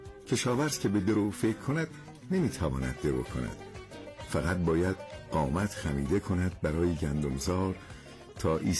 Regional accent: Khorasan, Iran; برای من افتخاره که اهل خراسانم.

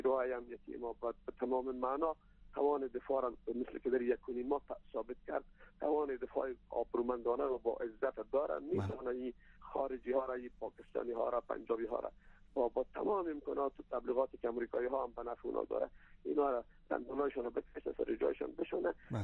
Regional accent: Afghanistan; به عنوان یک افغان مسلمان که در این وطن سالها بودیم با درد و رنج این وطن آشنا هستیم

